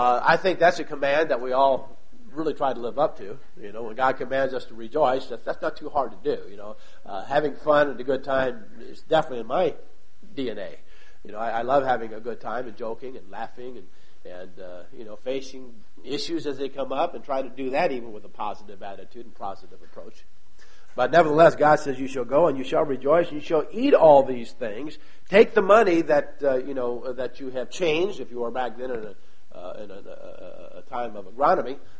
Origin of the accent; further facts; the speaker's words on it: St. Louis, Missouri, United States; Being from St. Louis, I'm a Cardinal fan.